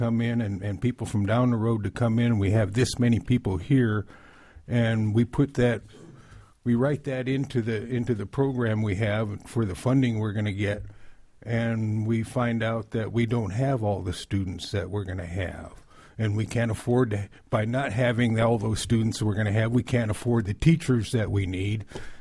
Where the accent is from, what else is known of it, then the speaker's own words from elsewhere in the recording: Juneau, Alaska, United States; moved away; also born or lived in California; I was born here in Juneau in 1951, went through the schools in Southeast Alaska, moved to California